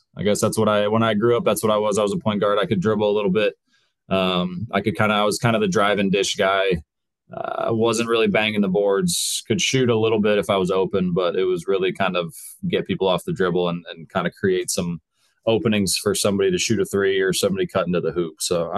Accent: Houston, Texas, United States; also born or lived in Austin / Philadelphia / Chicago; So I was born in Houston. I went from Houston to Austin, Austin to Philly, Philly to Chicago, and then finally Chicago down here to finally kind of put some roots down. So growing up, I was always an Astros fan.

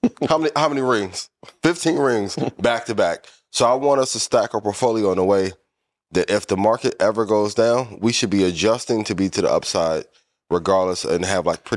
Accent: Midwest, United States; Shout out to everybody in Cleveland. I'm from the Midwest. Don't come for me, right?

